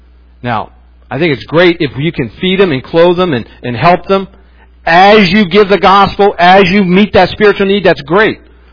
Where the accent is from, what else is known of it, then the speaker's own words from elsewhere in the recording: West Virginia, United States; also born or lived in Mississippi; I grew up in West Virginia. I grew up in a rural area. I did not grow up in a city. I grew up in the country.